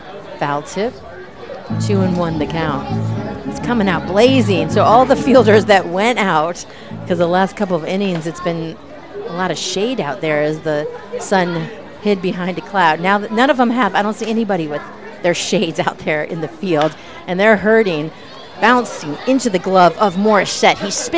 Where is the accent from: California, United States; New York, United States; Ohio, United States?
Ohio, United States; And I was looking up, because I'm from Ohio, where Baltimore is, and it's not far from Columbus.